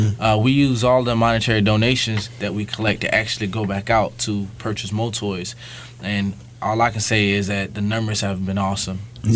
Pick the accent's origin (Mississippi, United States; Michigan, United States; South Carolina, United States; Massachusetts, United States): South Carolina, United States; Orangeburg; the Toys for Tots Foundation in my hometown, which is Orangeburg, South Carolina, reached out to my elementary school, Revlon Elementary School